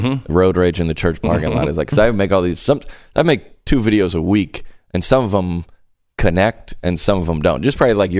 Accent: the South, United States; All right, so I grew up in church. I grew up in the South. My dad's a pastor. I was homeschooled, one of eight kids.

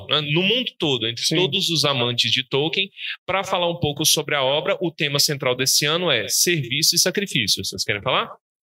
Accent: Brasília, Federal District, Brazil; É, somos aqui de Brasília.

